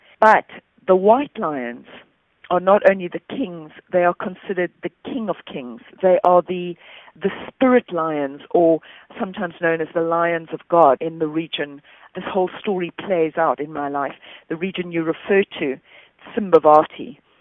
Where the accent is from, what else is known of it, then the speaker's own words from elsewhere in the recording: South Africa; my childhood was growing up in South Africa, which was in the state of apartheid at that time